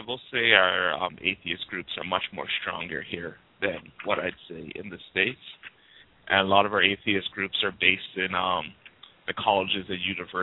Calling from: Canada; I'm calling from Canada. And basically, where I live, like, there's a growing Ethiopian community where I live.

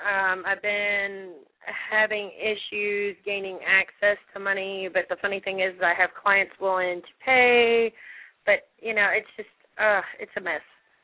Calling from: Kentucky, United States; Kentucky.

